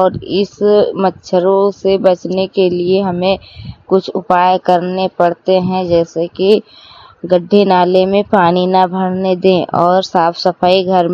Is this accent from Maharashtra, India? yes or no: no; Shravasti, Uttar Pradesh, India; मैं हरिहरपुर गांव जिला सरावस्ती की रहने वाली हूँ।